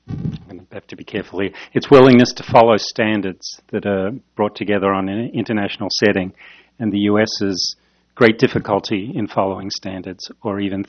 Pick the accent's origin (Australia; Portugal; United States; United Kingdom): Australia; since I come from a land down under